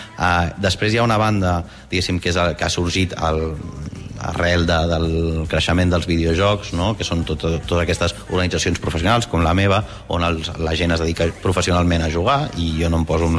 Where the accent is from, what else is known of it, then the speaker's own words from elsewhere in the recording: Barcelona, Catalonia, Spain; now in Amposta, Spain; Jo dic com a barceloní, jo canviaria 100%, no?